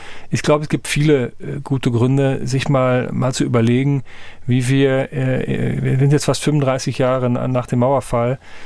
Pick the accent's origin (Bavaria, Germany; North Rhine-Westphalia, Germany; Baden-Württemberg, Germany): North Rhine-Westphalia, Germany; Wir haben die Textilkrise bei uns im westlichen Münsterland, wo ich herkomme, auch gehabt in den 80er Jahren.